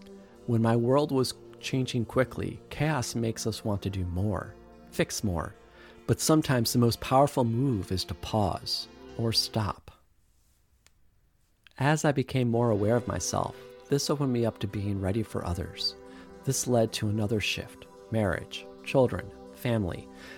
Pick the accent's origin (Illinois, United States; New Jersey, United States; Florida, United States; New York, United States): New York, United States; Geneva; born there; now in Philadelphia, United States; I was born in Geneva, New York, in the Finger Lakes, the land of the Haudenosaunee. From there, I moved a few times in the Finger Lakes.